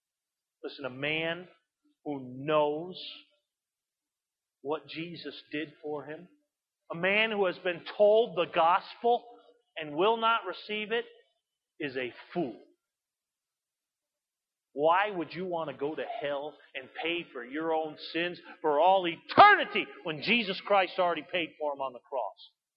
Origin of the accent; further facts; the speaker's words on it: East Coast, United States; I'm from the East Coast